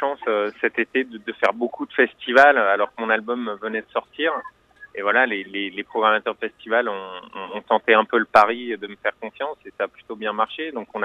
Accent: Auvergne-Rhône-Alpes, France; moi c'est vrai que je viens d'un petit village de Haute-Savoie et beaucoup des chansons s'inspirent de mon enfance là-bas

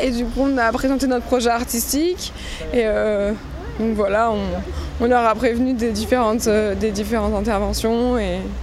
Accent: Arras, Hauts-de-France, France; Parce que je suis d'origine d'Arras, c'est ma ville natale

